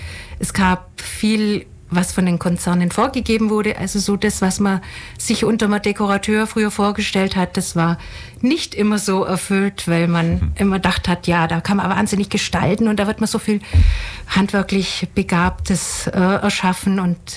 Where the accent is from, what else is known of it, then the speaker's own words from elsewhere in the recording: Herrenstetten, Bavaria, Germany; ich komme hier aus dem Landkreis Neu-Ulm, also bei Altenstadt, in einem schönen Dorf in Herrenstetten wohne ich.